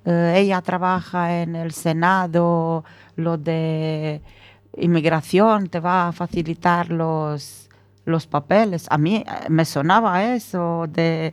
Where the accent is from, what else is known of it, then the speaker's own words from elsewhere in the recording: Romania; me acuerdo cuando salí de Rumanía, la ciudad de donde, venga, era como la mili